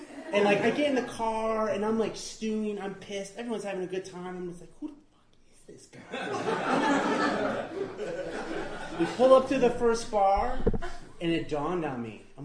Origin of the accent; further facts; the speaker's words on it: Milwaukee, Wisconsin, United States; I'm from the Midwest, so I went back home to Milwaukee for a wedding, college buddies.